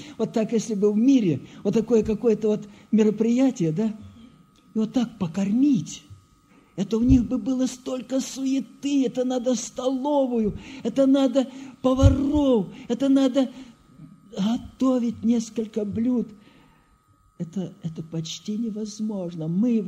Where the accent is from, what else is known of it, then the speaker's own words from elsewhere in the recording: Kemerovo Oblast, Russia; born there; Я родился в Сибири, родители переехали туда, с Курской области, в Лужковский район, так вот, по каким-то причинам, и как раз под зиму, как раз в зиму в Кемеровскую